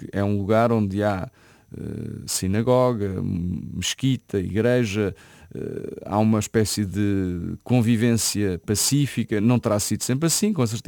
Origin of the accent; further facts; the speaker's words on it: Lisbon, Portugal; aterrar naquela linha do Tejo, passar sobre a ponte, ver os bairros onde cresci, onde vivi, onde vivo.